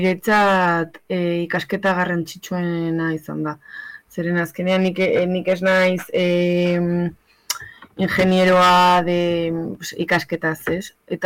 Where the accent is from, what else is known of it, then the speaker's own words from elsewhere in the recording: Ansoáin, Navarre, Spain; nik Antsoainen jaio naiz eta Antsoainen jarraitzen dut